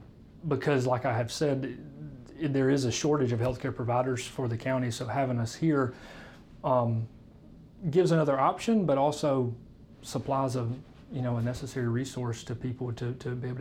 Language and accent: English; Coker, Alabama, United States; So I'm from Coker. I grew up in Coker.